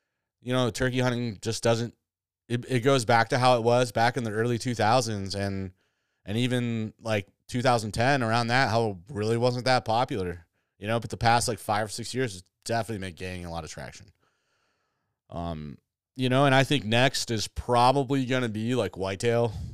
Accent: Michigan, United States; I grew up in Southwest Michigan where we don't have, like, monsters

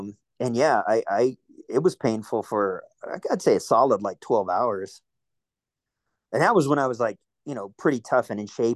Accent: Wichita Falls, Texas, United States; also born or lived in Miami, Florida; I was born in 1970 in Miami, Florida. And I moved to Wichita Falls, Texas in 1975 because my mom met Glenn, who was my adopted dad.

